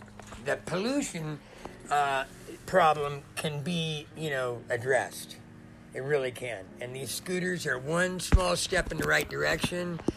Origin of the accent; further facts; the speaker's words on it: Los Angeles, California, United States; I'm from Los Angeles, and long before everybody was complaining about pollution, we had, days